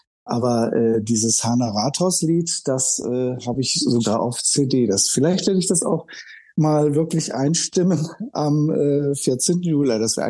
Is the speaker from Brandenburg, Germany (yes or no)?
no; Langenberg, North Rhine-Westphalia, Germany; ich bin hier aus Mettmann, sagen wir mal. So, gleich so um die Ecke. Ich bin groß geworden in Langenberg